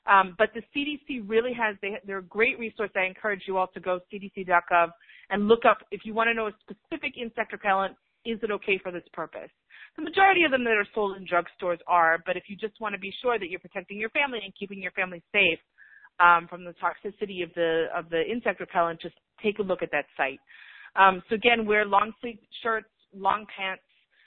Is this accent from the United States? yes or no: no; South Africa; born there; I was born in South Africa, and my dad is a physician who trained in South Africa.